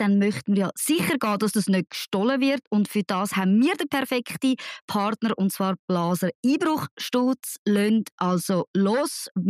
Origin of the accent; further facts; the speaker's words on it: Zurich, Switzerland; Als Zürcherin wollte ich mich darum nicht zu weit aus dem Fenster lehnen